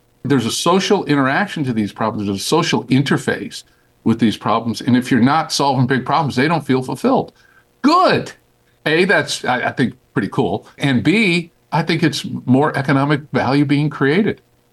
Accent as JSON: {"language": "English", "town": "Springfield", "region": "Massachusetts", "country": "United States", "said": "And if you're from, I was from Springfield, Mass. You're from Springfield and you go out to Ogden."}